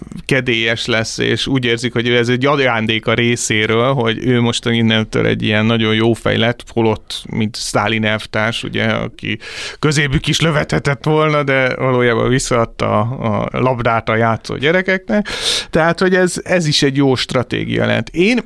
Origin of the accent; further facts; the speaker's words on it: South Korea; Hungarian is a second language; dél-koreaiként